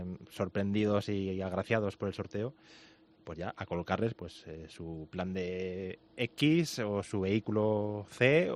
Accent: Grañén, Aragon, Spain; ¿Qué tal? Buenas tardes, yo soy de Grañén. Dicho lo cual, y muy orgulloso de ello

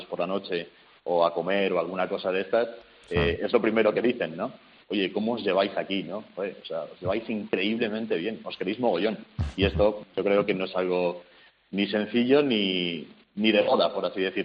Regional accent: Pozuelo de Alarcón, Community of Madrid, Spain; Yo soy de un poquito más arriba, soy de Pozuelo

